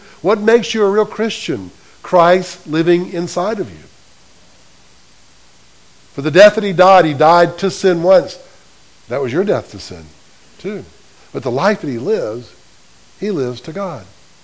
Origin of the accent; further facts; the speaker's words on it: Selma, Alabama, United States; I'm from Selma.